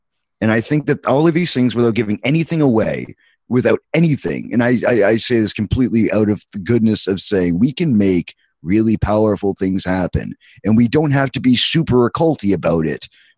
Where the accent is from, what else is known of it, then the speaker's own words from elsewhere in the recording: Medway, Massachusetts, United States; I grew up in Medway, in the town next to Medway is Milford.